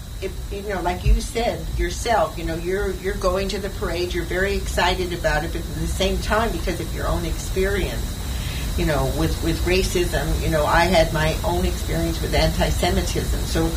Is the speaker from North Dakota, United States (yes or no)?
no; Los Angeles, California, United States; when I grew up in East L.A., and I grew up with … Rhythm and Blues